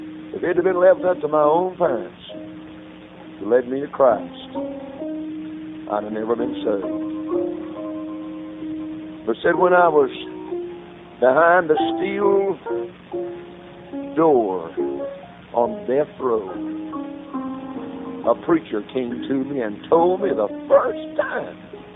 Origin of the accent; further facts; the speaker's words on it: the South, United States; But I'm glad I'm from the South. Amen. Glad to be saved and from the South.